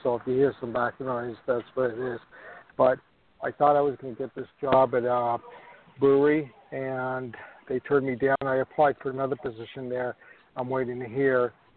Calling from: New York, United States; And I'm calling from New York.

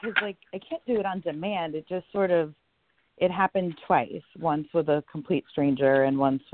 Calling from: Milford, Connecticut, United States; from Milford, Connecticut.

